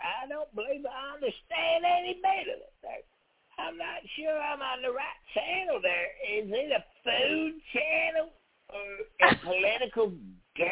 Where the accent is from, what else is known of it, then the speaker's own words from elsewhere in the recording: Alabama, United States; I'm from Alabama, and I don't know what you're talking about.